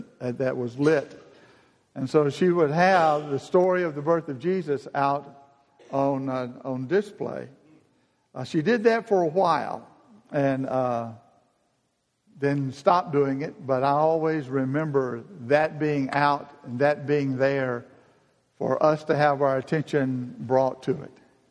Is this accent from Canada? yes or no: no; Decatur, United States; I remember growing up in Decatur that my mother on Christmas Day, or when she was decorating for Christmas, early on when we lived in the house I was brought up